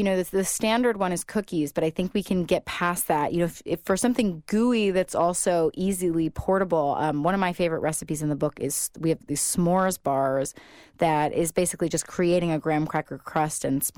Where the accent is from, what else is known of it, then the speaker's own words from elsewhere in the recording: the South, United States; You know, I'm from the South, so there's a lot of Southern influence